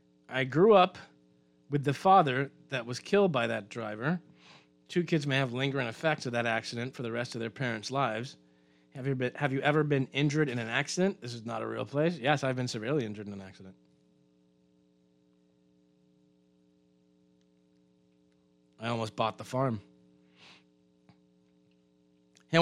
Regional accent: Eleuthera, Bahamas; I'm from Eleuthera.

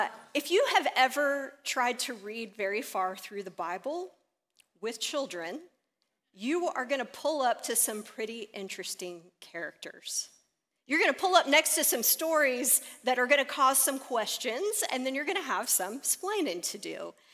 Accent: Rosenberg, Texas, United States; for a 10-year-old girl from a little suburb outside of Houston, I'm from Richmond Rosenberg originally, it was just eye-opening.

